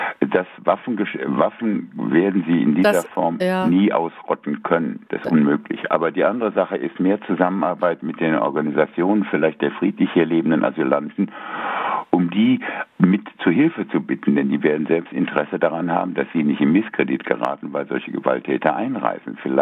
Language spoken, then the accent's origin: German; Altenholz, Schleswig-Holstein, Germany; Ich komme nicht aus Kiel, sondern ich komme aus Altenholz.